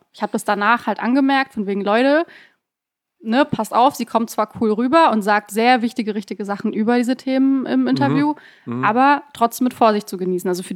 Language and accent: German; Baden-Württemberg, Germany; Bei uns im Ländle trinkt man ja auch aus dem Stiefel.